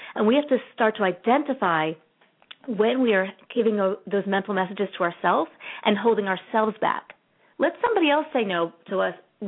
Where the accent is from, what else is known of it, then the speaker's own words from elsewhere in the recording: South Orange, New Jersey, United States; And I'm from South Orange, New Jersey.